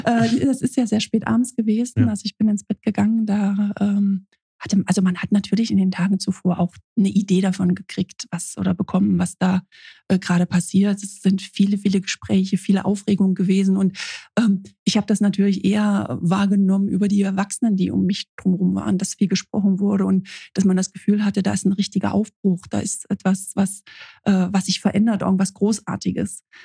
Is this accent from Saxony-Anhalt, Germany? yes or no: yes; Dessau, Saxony-Anhalt, Germany; Ich bin aufgewachsen in Waldersee, das ist ein kleiner Vorort von Dessau.